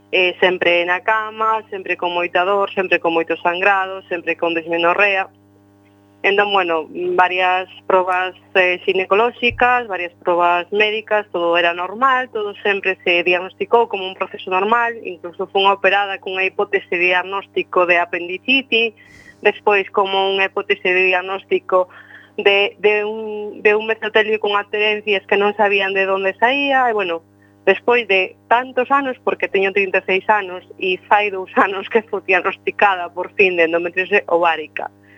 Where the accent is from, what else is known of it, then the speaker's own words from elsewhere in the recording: Galicia, Spain; porque somos moitas galegas que sufrimos esta doenza